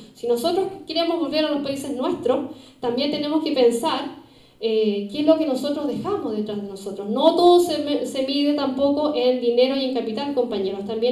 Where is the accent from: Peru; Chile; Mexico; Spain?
Chile; Yo nunca he votado en mi país, compañero, en Chile, nunca. Yo viví todos los años de la dictadura en Chile.